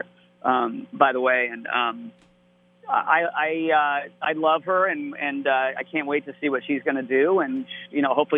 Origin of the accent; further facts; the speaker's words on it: Seattle, Washington, United States; My dear friend Jeff McKagan, who I grew up with here in Seattle, Washington, from … will be playing bass.